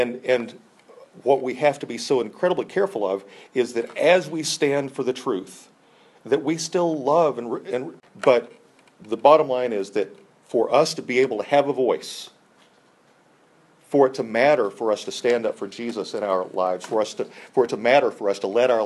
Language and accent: English; United States; I can't believe the fact that you know, this is as an American, right?